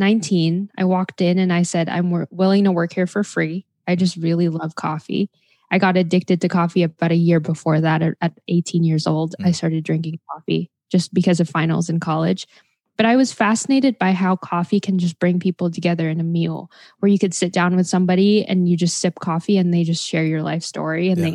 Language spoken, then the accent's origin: English; Los Angeles, California, United States; I grew up in Los Angeles, but I immigrated here when I was about five.